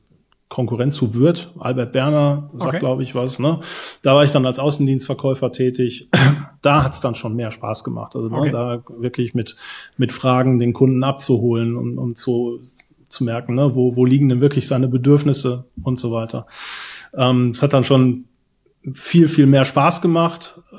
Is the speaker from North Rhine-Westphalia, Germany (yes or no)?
yes; North Rhine-Westphalia, Germany; Ja, ich bin im Ruhrgebiet geboren, altes Ruhrpott-Kind. Ich glaube, das kann man auch nicht, ich kann es einfach nicht verbergen. Dazwischen ruhig rutschen einfach so die klassischen Wörter raus. Ja, wirklich groß geworden da in der Nähe von Bochum